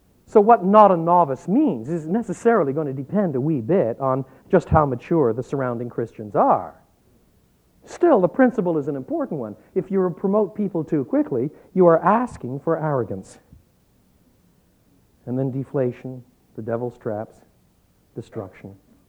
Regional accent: Quebec, Canada; I was brought up in French Canada.

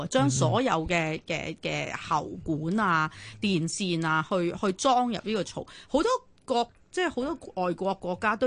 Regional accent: Guangdong, China; 咪我哋廣東人嘅自己嘅態度就

